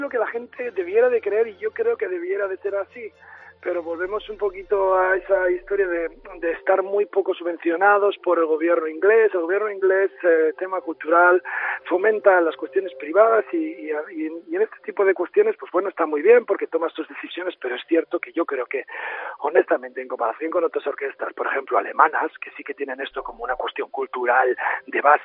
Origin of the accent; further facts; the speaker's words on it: Bilbao, Basque Country, Spain; ahora mismo te estoy hablando desde Bilbao porque bueno, me he cogido un año sabático y llevo ya 3 meses aquí probando un trabajo de principal de violas de la Sinfónica de Bilbao, que es mi tierra